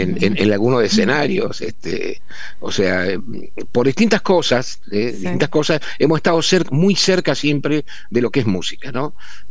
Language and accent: Spanish; Santa Fe, Argentina; yo uh-huh. nací en Santa Fe, estudiamos afuera, María Laura estudió en Rosario, yo estudié en Córdoba. Uh-huh. Y los dos volvimos a Santa Fe.